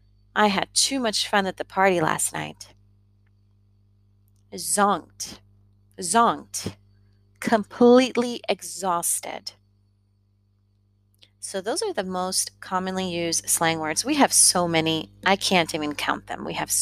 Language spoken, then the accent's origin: English; Louisiana, United States; I used to say that a lot growing up in Louisiana. Living in Louisiana.